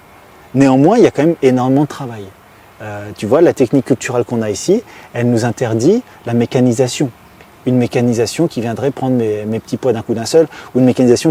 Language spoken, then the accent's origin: French; Auvergne-Rhône-Alpes, France; chez nous, en Haute-Savoie, dans une terre dite argileuse, dans une terre dite impropre au maraîchage.